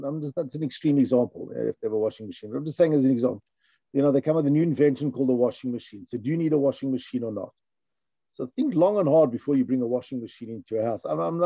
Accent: New York, United States; I come from New York, you know, whoever ate at home.

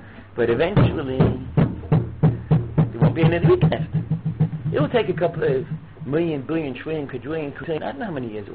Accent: United States; I grew up in the United States. So we had to learn the history of America.

